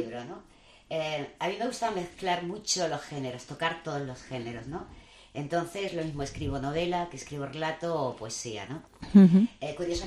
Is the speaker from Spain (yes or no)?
yes; Jaén, Andalusia, Spain; dedicada a mi tierra, a okay. Andalucía. En concreto Jaén